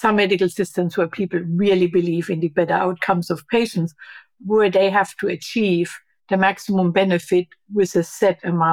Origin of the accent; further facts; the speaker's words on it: Germany; English is a second language; I'm from Germany.